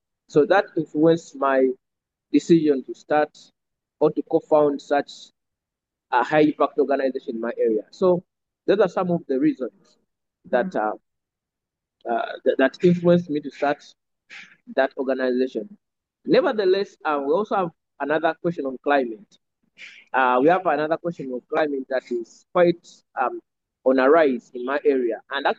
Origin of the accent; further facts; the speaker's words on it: Uganda; I'm a Ugandan.